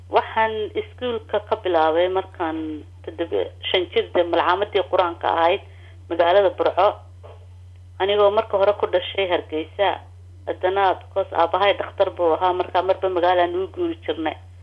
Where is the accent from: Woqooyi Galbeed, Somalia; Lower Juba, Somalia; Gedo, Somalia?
Woqooyi Galbeed, Somalia; Hargeisa; also born or lived in Berbera; ayaan ka guurnay waxaan haddana u guurnay berbera ayaan haddana ku jiray standard 6 7 iyo 70 alkantaasan joognay iyadana ilaa 3 sanadood aan deganay haddana waan ka soo guurnay 1972 waxaan soo guurnay Hargeysa standard 8